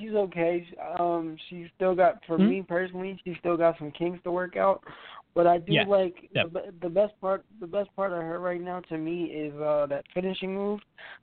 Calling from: Florida, United States; What's up, man? … from Florida.

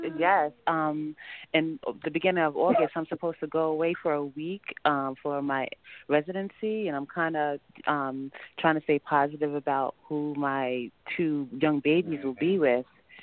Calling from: New York, United States; I'm calling from New York.

